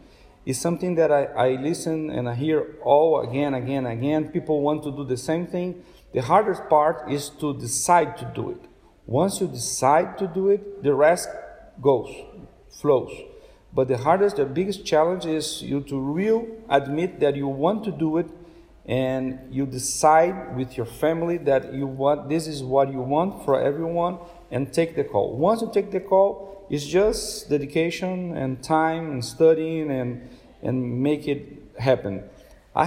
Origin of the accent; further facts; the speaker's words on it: Brazil; English is a second language; Brazil, my country, my home country, gave me everything that I have, that made me what I am right now.